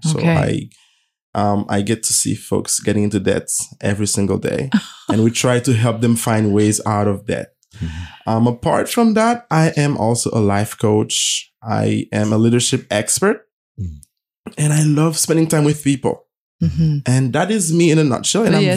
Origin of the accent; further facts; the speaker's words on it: Haiti; also born or lived in Taiwan; I was born and raised in Haiti by a single mother.